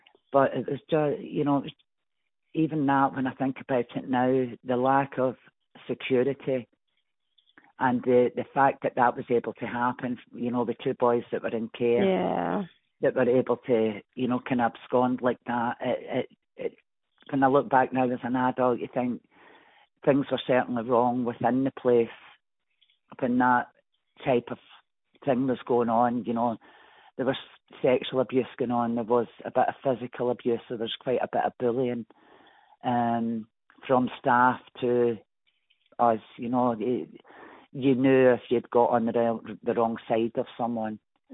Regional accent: Coatbridge, Scotland, United Kingdom; they came to my hometown of Coatbridge

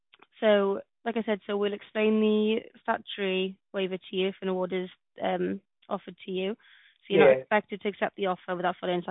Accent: Wales, United Kingdom; first language Welsh; English is a second language; I'm Welsh. It's my first language.

